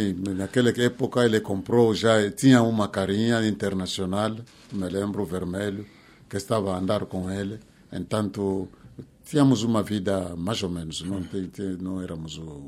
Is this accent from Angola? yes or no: yes; Angola; então, era difícil saber que eu sou angolano.